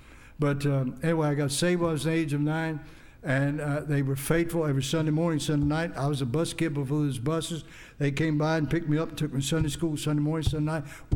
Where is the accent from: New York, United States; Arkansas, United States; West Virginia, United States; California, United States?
West Virginia, United States; I grew up in West Virginia. Anybody from West Virginia? I knew you, a few of you, amen. I thank God I grew up in West Virginia.